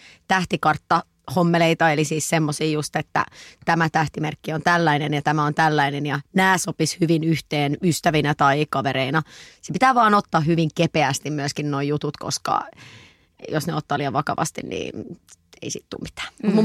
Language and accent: Finnish; Helsinki, Uusimaa, Finland; olen 31 vuotta vanha, olen Helsingistä, asun Helsingissä, olen PR-ammattilainen